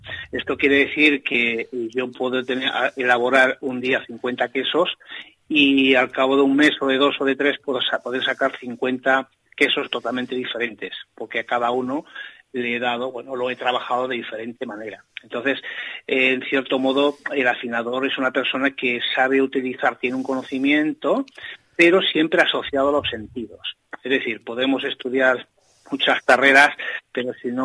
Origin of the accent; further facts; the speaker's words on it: Extremadura, Spain; cuando iba a mi pueblo, que está en la provincia de Cáceres